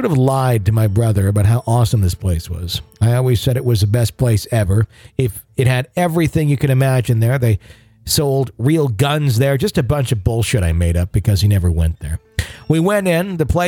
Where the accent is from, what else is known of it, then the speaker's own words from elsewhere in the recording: Wisconsin, United States; also born or lived in Minnesota; During the time, I was from Minnesota, but originally Wisconsin.